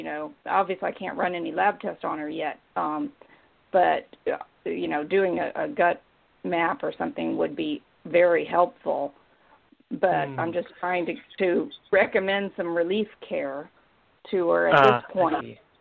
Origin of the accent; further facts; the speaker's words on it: Austin, Texas, United States; I'm from Austin, Texas.